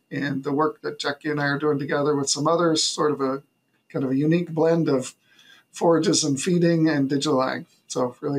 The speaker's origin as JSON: {"language": "English", "region": "Indiana", "country": "United States", "tie": "born or raised there", "said": "All right. Well, I grew up in Northeast Indiana on a farm. We also had a short line equipment business."}